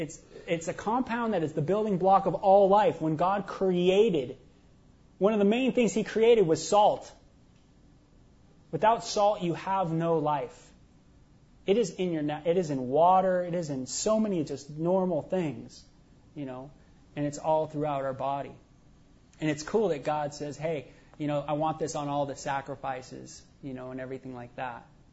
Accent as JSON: {"language": "English", "country": "Canada", "said": "You know, I'm Canadian and that, but I'm British too."}